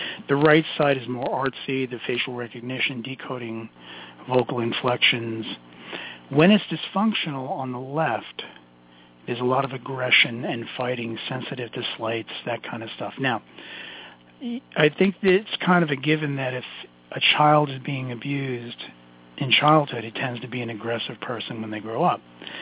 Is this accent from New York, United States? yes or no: yes; Brooklyn, New York, United States; accent: Brooklyn; Oh, my God, my Brooklyn accent just came out.